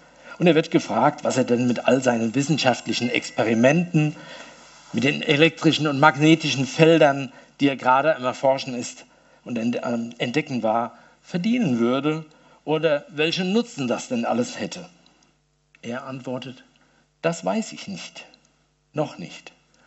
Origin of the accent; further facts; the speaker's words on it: Hesse, Germany; Nun, als Hesse ist es natürlich schwierig zu entscheiden, wie die richtige Aussprache ist.